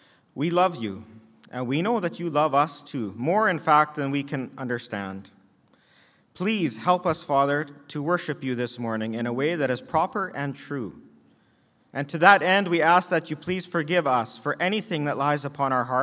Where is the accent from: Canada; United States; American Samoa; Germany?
Canada; Altona, Manitoba; being that I come from Altona, it's a little bit more meaningful.